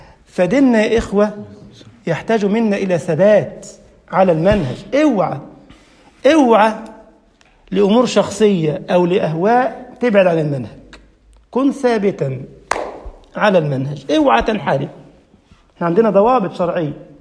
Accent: Egypt; ويحكي قصة بتاع كده حلوة كانت قديمة عندنا في مصر

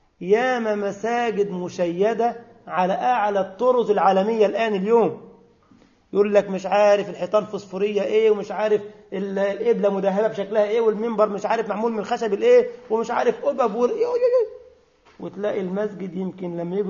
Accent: Egypt; وإحنا عندنا في مصر الأسقف من الخرى صانة

